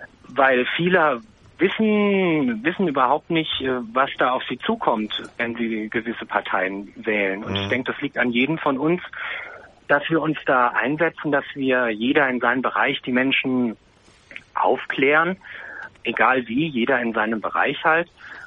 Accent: Hesse, Germany; Wir hatten ja bei uns in Hessen kürzlich auch Kommunalwahlen in Hessen, wo ich herkomme.

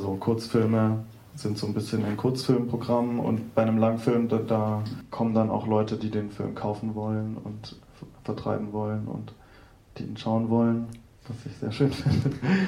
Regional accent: Tübingen, Baden-Württemberg, Germany; now in Berlin, Germany; ich komme auch aus Süddeutschland, also aus Tübingen, und wohne aber jetzt schon über 15 Jahre in Berlin.

